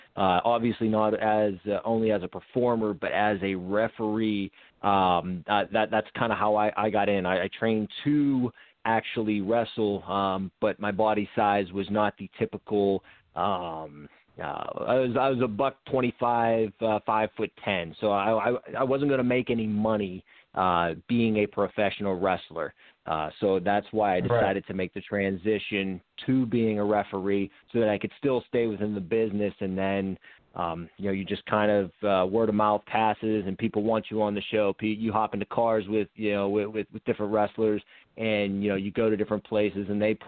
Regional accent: New Kensington, Pennsylvania, United States; I'm born and raised New Kensington, PA, just about 20 minutes north of Pittsburgh.

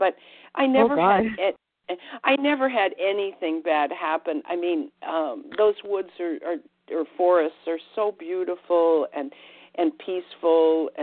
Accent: Cleveland, Ohio, United States; also born or lived in Atlanta; I was a city girl. I was from Cleveland, Ohio, and went to high school and college in Atlanta, Georgia.

